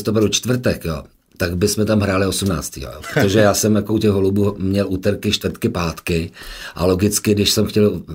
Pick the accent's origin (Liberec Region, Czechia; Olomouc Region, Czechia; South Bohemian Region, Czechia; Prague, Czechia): Prague, Czechia; now in Sázava, Czech Republic; Praha je plná náplav, tak já jsem se jako naopak jako Pražák odstěhoval na Humpolce, nebo přímo na Humpolce, ne, ale na Sázavu, kde je krásně